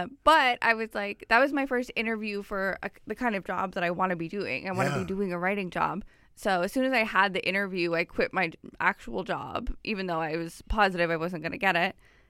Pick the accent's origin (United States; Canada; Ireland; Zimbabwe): Canada; Ottawa, Ontario; moved away as an adult; also born or lived in Montreal; I was born in Montreal. Mm-hmm. I went to high school in Ottawa, and then I moved here after high school.